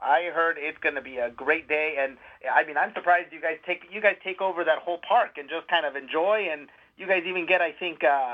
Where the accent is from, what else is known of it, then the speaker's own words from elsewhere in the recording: California, United States; Born and raised, similar to Bishop Soto, born and raised in Orange County.